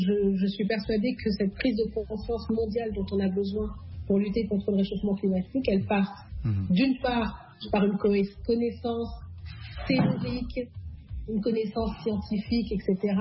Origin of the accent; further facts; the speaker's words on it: France; Moi, j'habite à Paris, j'ai grandi en France.